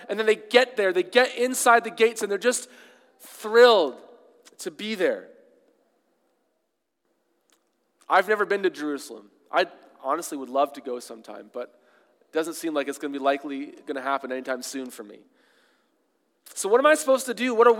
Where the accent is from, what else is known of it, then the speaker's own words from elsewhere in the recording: Toronto, Ontario, Canada; born there; also born or lived in United States / England / Kenya; Well, I was born here in Toronto, but as many of you know, and I've told you many times, I didn't spend most of my childhood here. My family moved around a lot when I was a kid.